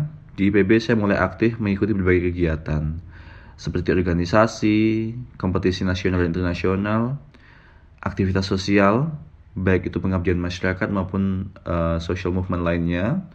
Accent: Ukui, Riau, Indonesia; moved away as an adult; now in Bogor, Indonesia; Saya berasal dari Riau, tepatnya di Ukui, Pelalawan Riau, sebuah daerah kecil di sana. Sejak kecil sampai SMA, saya habiskan di Provinsi Riau. Kemudian saya pindah ke Bogor ketika masuk IPB lewat jalur beasiswa santri berprestasi.

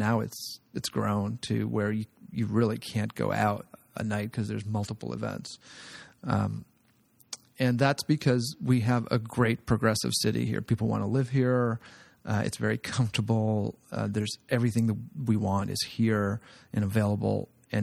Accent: Ottawa, Ontario, Canada; moved away as an adult; I came from Ottawa. I'm a Canadian. And then I moved to the Valley. I spent 4 years there.

